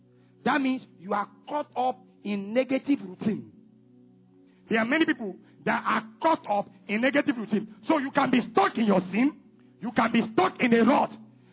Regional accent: Northern Region, Ghana; Me, I grew up in the north. Me, I'm from Ghana. I'm from Ghana.

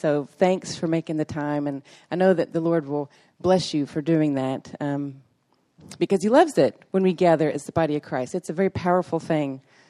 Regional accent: Tyler, Texas, United States; But I live here. I'm from Tyler. My husband's a pastor in town

